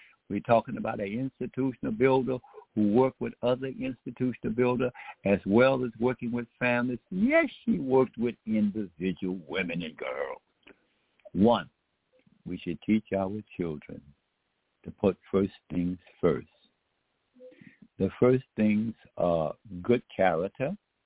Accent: Beaumont, Texas, United States; some of us heard about Nanny Helen Burrows when we grew up in Beaumont, Texas, when we were going to some of those so-called segregated schools.

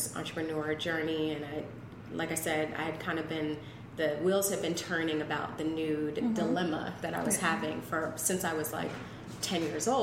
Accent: Maryland, United States; also born or lived in Washington, United States; now in New York, United States; So I grew up in the Washington, D.C. area, Maryland area, around there.

